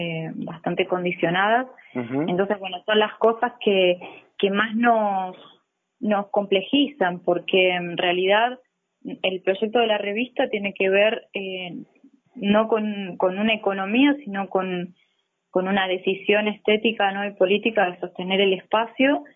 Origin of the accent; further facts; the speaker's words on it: General Alvear, Mendoza, Argentina; yo soy de Alvear, y ahora vamos a trabajar con Tupungato, salir un poco de la capital